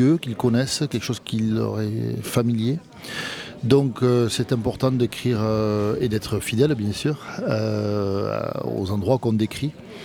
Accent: Occitanie, France; Je suis donc originaire du sud de la Haute-Garonne, près des Pyrénées

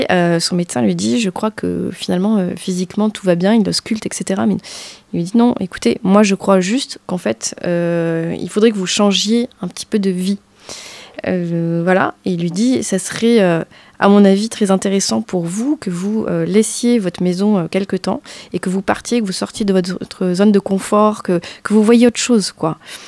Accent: Nouvelle-Aquitaine, France; comme je viens de Lot-et-Garonne

